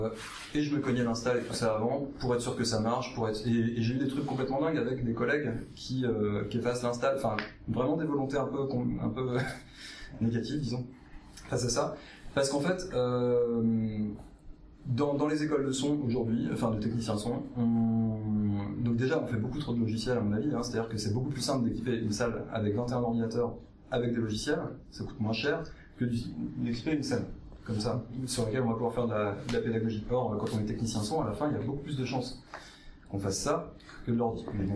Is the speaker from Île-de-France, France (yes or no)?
no; Le Mans, Pays de la Loire, France; Il y a des plaquettes, bon, on vient du Mans